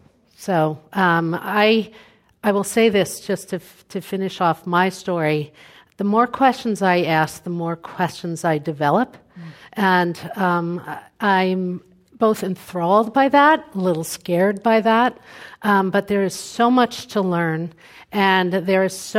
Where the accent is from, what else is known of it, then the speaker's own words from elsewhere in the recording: Brooklyn, New York, United States; I'm from Brooklyn, New York. You can tell by how I use my hands.